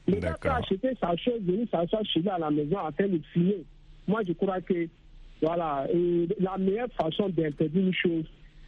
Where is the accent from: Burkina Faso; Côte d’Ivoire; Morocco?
Burkina Faso; Ouagadougou, Centre; chez nous, à Ouagadougou